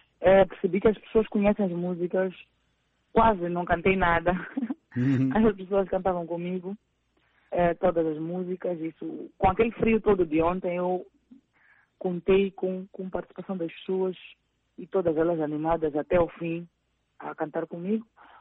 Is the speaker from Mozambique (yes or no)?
yes; Maputo, Maputo City, Mozambique; É especial porque é o bairro onde eu nasci e, por acaso, até agora é onde moro.